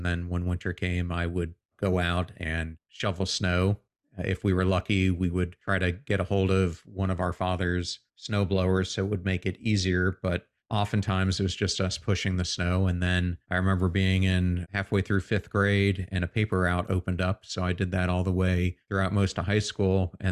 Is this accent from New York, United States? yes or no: no; Pennsylvania, United States; But interestingly enough, I grew up in Pennsylvania.